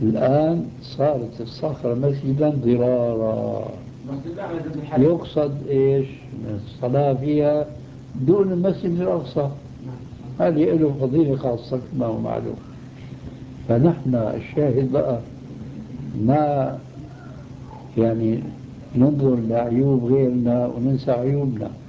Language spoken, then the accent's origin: Arabic; Damascus, Damascus Governorate, Syria; دمشقي آني.